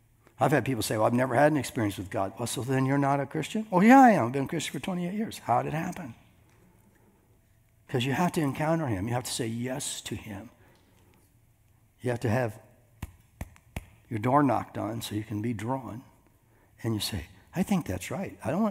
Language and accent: English; Iowa, United States; I'm from Iowa, man. They don't have accents. They have corn.